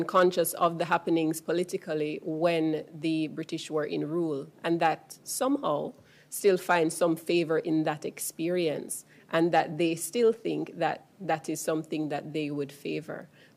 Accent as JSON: {"language": "English", "country": "Jamaica", "said": "yes, I'm Jamaican. Someone asked me if I'm where I'm from. I say Jamaican"}